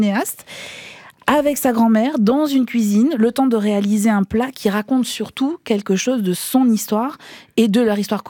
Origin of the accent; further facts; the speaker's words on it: south of France, France; les gens savent que je suis du Sud, donc c'est pas étonnant.